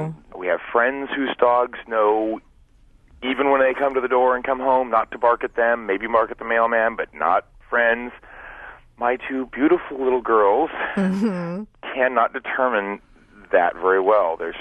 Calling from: Juneau, Alaska, United States; Calling from Juneau, Alaska.

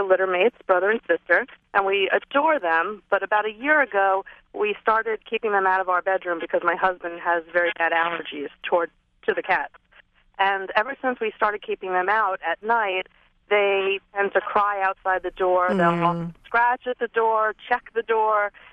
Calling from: Plantation, Florida, United States; I'm calling from Plantation, Florida.

